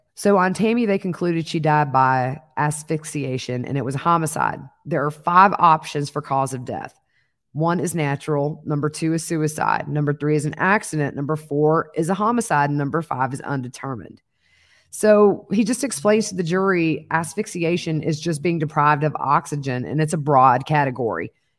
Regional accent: South Carolina, United States; And he worked actually in my home state of South Carolina, where we have a coroner system

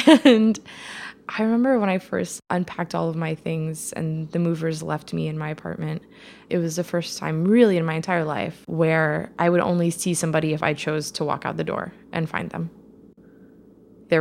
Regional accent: Midwest, United States; I'm from the Midwest, and that was kind of like my little thing that I'd carry around

